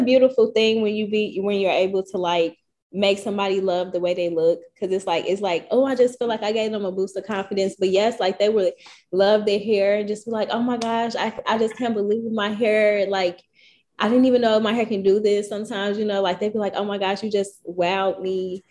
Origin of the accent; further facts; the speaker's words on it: Chicago, Illinois, United States; now in Tennessee, United States; I'm a hairstylist and also sell merchandise. And I'm from Chicago.